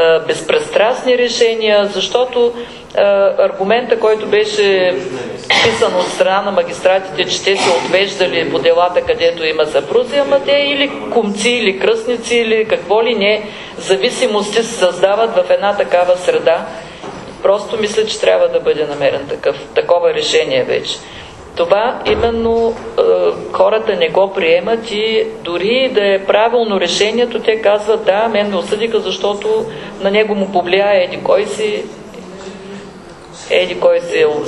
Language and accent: Bulgarian; Ruse, Ruse Province, Bulgaria; И като факт ще ви кажа, тъй като съм от Русе, в русенските съдилища